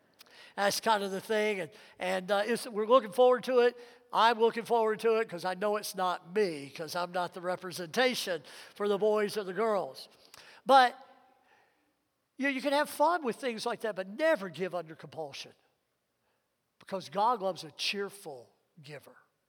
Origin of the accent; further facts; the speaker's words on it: Mississippi, United States; I grew up in Mississippi, and during my teenage years, my dad got this idea that we moved out to the country and we started farming